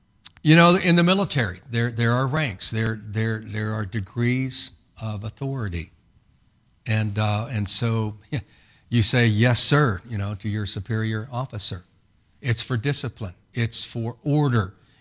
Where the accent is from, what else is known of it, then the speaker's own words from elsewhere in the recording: Indiana, United States; Now, I'm from Indiana.